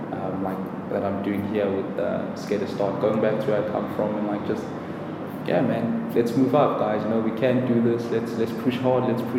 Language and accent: English; Johannesburg, Gauteng, South Africa; because I'm from Troyville, I cannot do this or that.